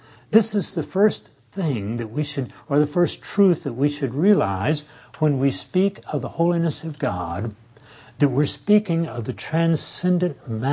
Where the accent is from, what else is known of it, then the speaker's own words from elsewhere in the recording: Tyler, Texas, United States; I grew up in Tyler, Texas.